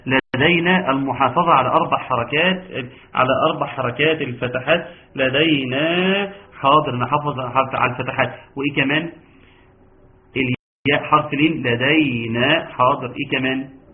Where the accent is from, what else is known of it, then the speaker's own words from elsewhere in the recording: Egypt; لان احنا اهل مصر